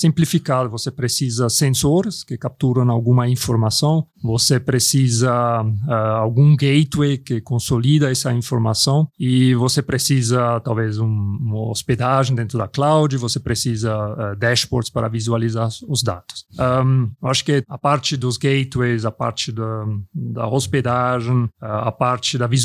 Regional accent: Switzerland; now in Brazil; Eu saí da Suíça porque não gosto do frio, então eu estou muito feliz aqui

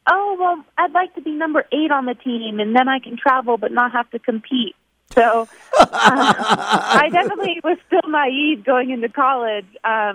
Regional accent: Warrenton, Virginia, United States; I grew up in a town about probably an hour southwest of D.C., Warrenton, Virginia.

